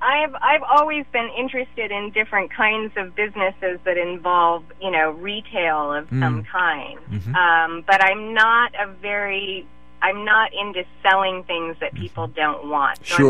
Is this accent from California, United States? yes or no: yes; Oakland, California, United States; Well, I'm an East Bay native. I grew up in Oakland. My family has been here since the early 1900s.